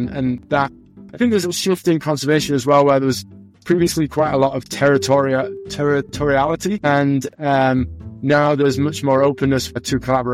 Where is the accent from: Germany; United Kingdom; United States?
United Kingdom; Northern England; Growing up in North England, I was a bit of an oddball